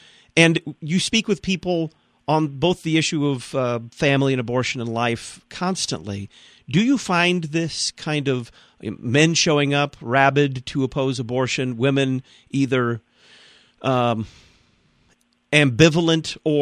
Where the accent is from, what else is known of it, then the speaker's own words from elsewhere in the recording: Texas, United States; The message down in Texas, that's my home state, by the way